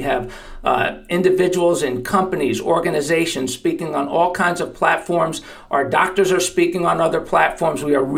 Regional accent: New York, United States; fan from way back growing up in New York.

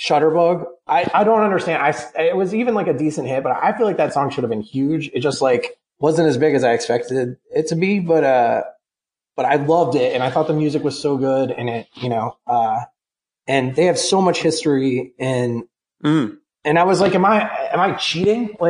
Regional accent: Cleveland, Ohio, United States; You're from Cleveland, though, and I'm from Cleveland, and we're both, you know, kind of similar a little.

